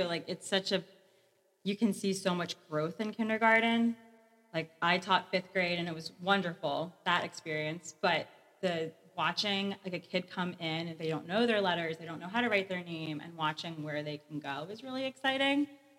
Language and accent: English; Tabernacle, New Jersey, United States; I grew up in Tabernacle.